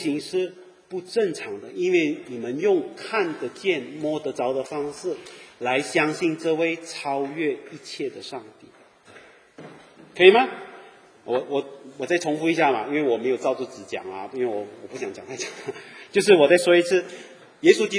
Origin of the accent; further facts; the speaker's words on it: Malaysia; 我在亚洲长大呢，我们马来西亚人就会，父母有时候会给我们吃藤鞭